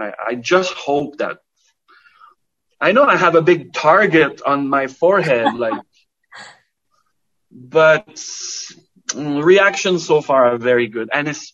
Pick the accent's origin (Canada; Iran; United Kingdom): Canada; maybe because I'm French Canadian and we're always like apologizing for everything